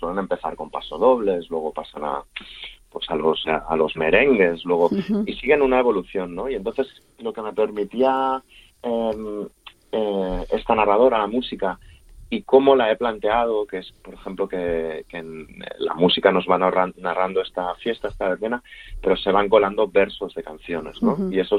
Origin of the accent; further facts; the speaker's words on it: Barcelona, Catalonia, Spain; born there; mis padres emigraron de un valle parecido a Valdeplata. Yo fui el primero de la familia que nací en Barcelona.